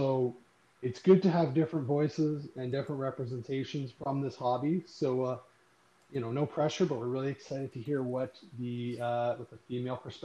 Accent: Canada; I also have an expatriate friend who I grew up with here in Canada

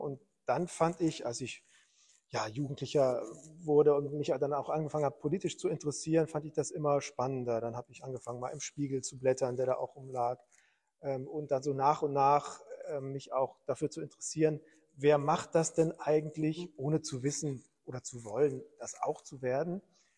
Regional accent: Aachen, North Rhine-Westphalia, Germany; Also in meiner Heimatstadt Aachen habe ich dann in den ersten Semesterferien

